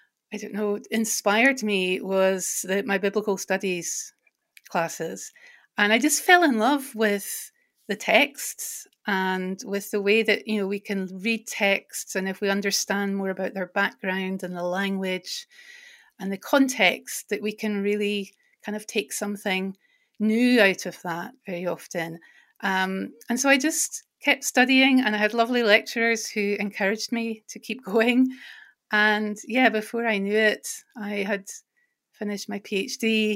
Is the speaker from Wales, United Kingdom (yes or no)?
no; Edinburgh, Scotland, United Kingdom; moved away as an adult; now in Auckland, New Zealand; I am originally from Scotland, Edinburgh in Scotland, and I moved over to Aotearoa, New Zealand in 2011